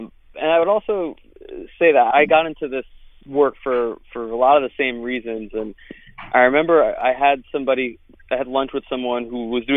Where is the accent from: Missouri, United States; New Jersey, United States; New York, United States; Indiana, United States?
New York, United States; Bronx; I'm from the Bronx. And I can say growing up, I never knew that that we were covered under the Voting Rights Act.